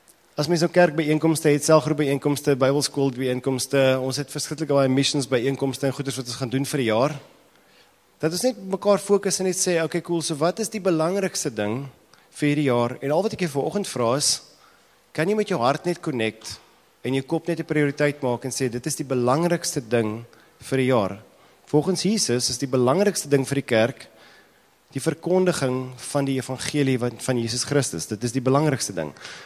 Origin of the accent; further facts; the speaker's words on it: Gauteng, South Africa; Ek kom ook uit die Oosrand uit, is reg.